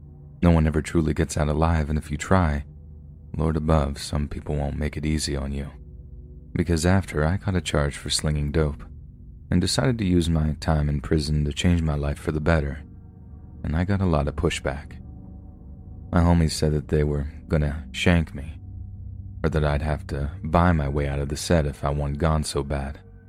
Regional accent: Los Angeles, California, United States; I grew up on Vermont Avenue in South Central Los Angeles, which for those of you that don't know, is the territory of the 8 Tray Gangsta Crips.

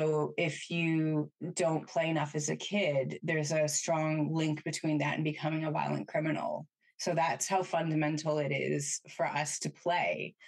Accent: Canada; As a Canadian, I'm, you know, proud to have him as a fellow countryman, countrywoman, country person.

